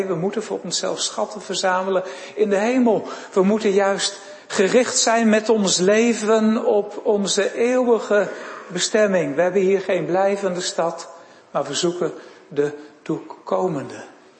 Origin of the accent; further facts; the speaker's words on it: Weststellingwerf, Friesland, Netherlands; waar ik vandaan kom, in West-Ellingwerf, daar heb je er ook meer sporen van dan in de rest van Nederland.